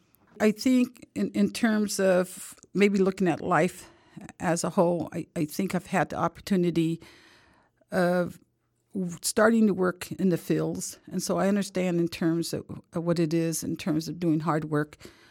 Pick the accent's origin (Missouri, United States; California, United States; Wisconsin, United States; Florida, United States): California, United States; Monterey; born there; I was born in Monterey, California, and all 12 of us were born in California.